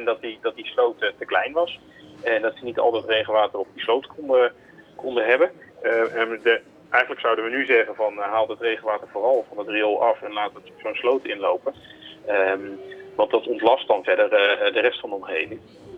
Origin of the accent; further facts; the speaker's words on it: Amsterdam, North Holland, Netherlands; dan is natuurlijk wel de organisatie waar je het eerst naar kijkt, is Waternet als Amsterdammer.